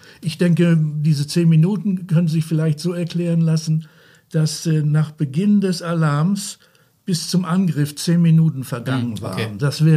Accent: Esens, Lower Saxony, Germany; ich bin hier in Esens aufgewachsen

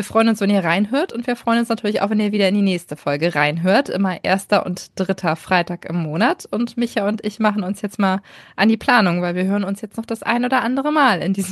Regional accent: North Germany, Germany; Ich komme aus Norddeutschland und ich habe gedacht, es ist meine Pflicht, einmal einen Plattdeutschkurs zu machen.

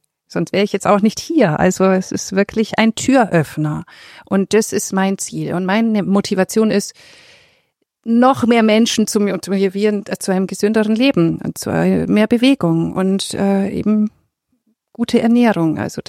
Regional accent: Augsburg, Bavaria, Germany; Also hier brauche ich hier Augsburg. Das ist meine Heimat. Ich war auch mal weg. Ich habe ja in Düsseldorf gewohnt, 2 Jahre. Ich bin wieder nach Hause.

